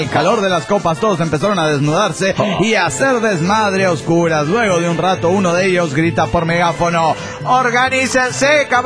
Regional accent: Monterrey, Nuevo León, Mexico; de Monterrey, Nuevo León, México.

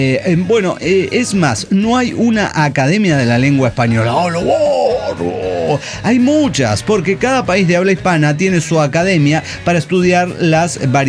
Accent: El Alto, La Paz, Bolivia; moved away as an adult; now in Mexico City, Mexico; Nací y crecí en el Alto, Bolivia. Sí, y me mudé a la Ciudad de México en noviembre del año pasado.

